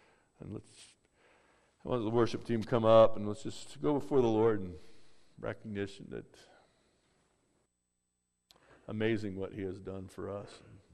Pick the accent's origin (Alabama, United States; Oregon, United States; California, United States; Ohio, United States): California, United States; It's far out. I'm a Californian.